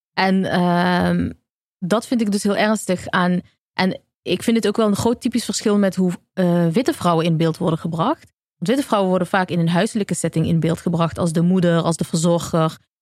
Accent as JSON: {"language": "Dutch", "town": "Eindhoven", "region": "North Brabant", "country": "Netherlands", "said": "Maar als je gaat naar bijvoorbeeld in Eindhoven, waar ik vandaan kom, of een andere plek in Nederland"}